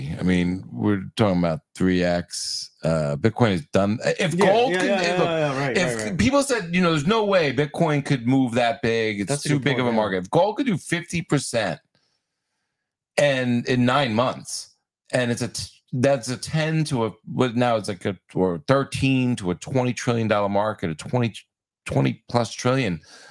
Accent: New York, United States; My home state.

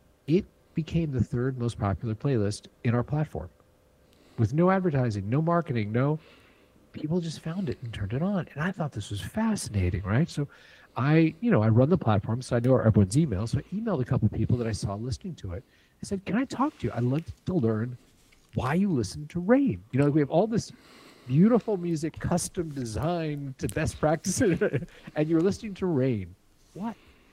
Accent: Georgia, United States; Like, oh, I grew up in Georgia.

